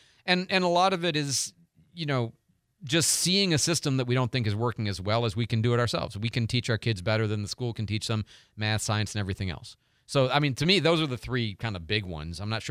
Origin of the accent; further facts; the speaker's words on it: Illinois, United States; I mean, I grew up in DuPage County, outside of Chicago, you know, the good part, okay, the suburbs.